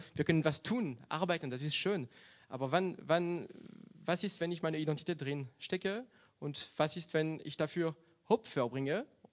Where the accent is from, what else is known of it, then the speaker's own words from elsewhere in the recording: Brittany, France; als Christ